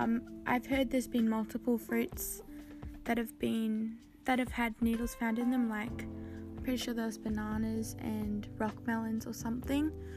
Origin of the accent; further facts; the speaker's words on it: Australia; it's actually quite scary as I'm Australian and I live in Australia.